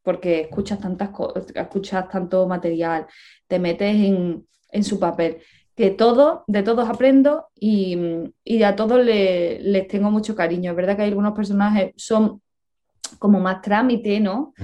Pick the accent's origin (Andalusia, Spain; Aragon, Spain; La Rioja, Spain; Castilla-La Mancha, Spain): Andalusia, Spain; Puente Genil; yo ahora estoy en Puente Genil, que es mi pueblo